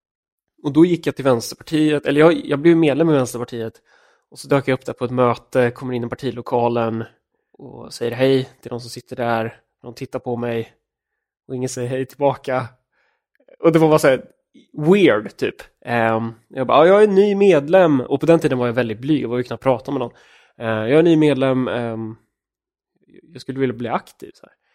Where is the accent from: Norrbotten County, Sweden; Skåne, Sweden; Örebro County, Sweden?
Örebro County, Sweden; Örebro; Jag är uppvuxen i svensk medelklass i Adolfsberg i Örebro.